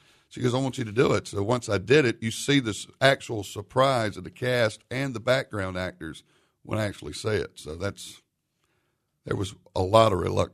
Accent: the South, United States; the personality, the attitudes that we grew up in the South. We have a long way to go in race relations still in the South.

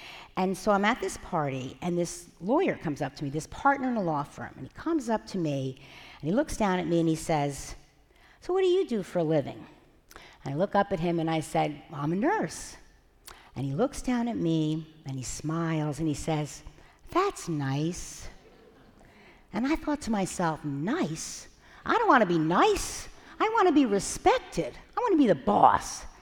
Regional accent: Somerset, New Jersey, United States; I was born in the 1950s when everyone had a lot of kids. I grew up in Somerset, New Jersey, in one of those developments where every house looks exactly the same

